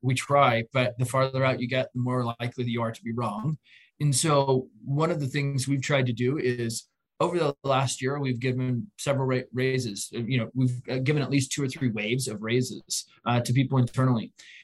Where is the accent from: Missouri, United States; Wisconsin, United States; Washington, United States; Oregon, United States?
Oregon, United States; I grew up in Southern Oregon in a small town.